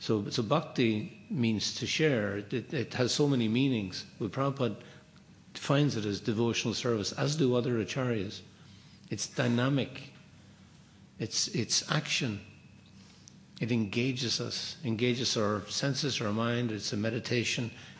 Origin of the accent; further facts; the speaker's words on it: Ireland; I'm Irish, we like that too.